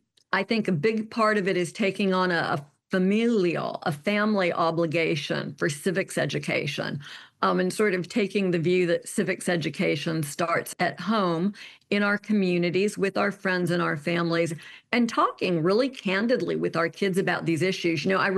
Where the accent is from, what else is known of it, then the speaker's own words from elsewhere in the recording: Alabama, United States; So I'll use my home state as an example. The governor's race in Alabama this year